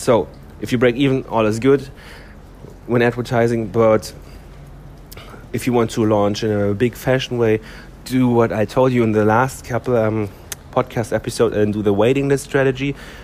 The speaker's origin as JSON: {"language": "English", "country": "Germany", "second_language": "English", "said": "because I'm my home country is Germany"}